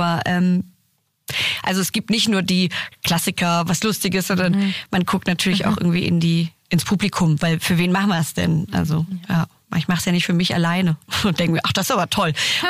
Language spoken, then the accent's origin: German; Blaustein-Herrlingen, Baden-Württemberg, Germany; ich bin in Blaustein-Herlingen aufgewachsen und war hier am Humboldt in der Schule.